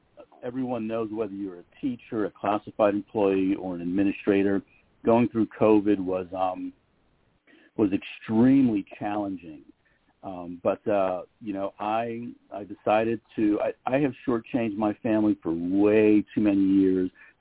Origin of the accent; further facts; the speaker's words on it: New York City, New York, United States; also born or lived in Bethlehem; now in California, United States; I'm originally from the Bronx, New York, so I'm a big Yankee